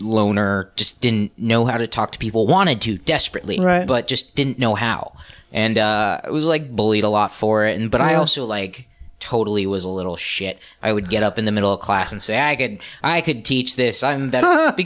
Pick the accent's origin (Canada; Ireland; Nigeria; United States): United States; Tarzana, California; Yeah, I'm a Valley kid. I'm from Tarzana.